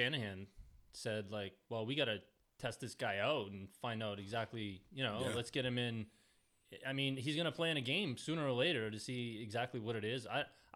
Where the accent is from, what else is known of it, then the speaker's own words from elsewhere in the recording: Canada; us being Canadian boys, we got to talk a little bit about hockey.